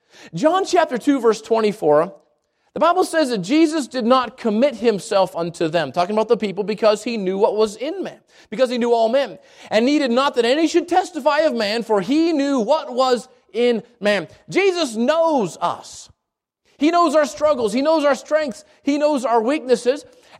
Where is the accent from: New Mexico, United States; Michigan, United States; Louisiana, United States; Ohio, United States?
New Mexico, United States; Albuquerque; I'm from Albuquerque. Albuquerque and Chicago are just a little bit different in size.